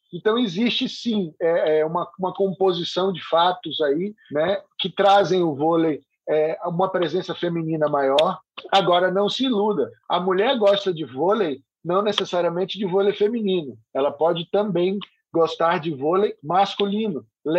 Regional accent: Salvador, Bahia, Brazil; also born or lived in Rio de Janeiro; Parte da minha família é do Rio de Janeiro, eu acabei, inclusive, nasci no Rio de Janeiro e cresci em Salvador

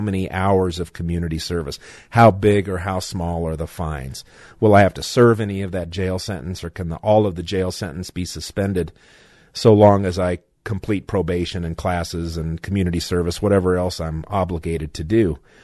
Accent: Denver, Colorado, United States; born there; I was born in Denver, but I have fondness for Aurora.

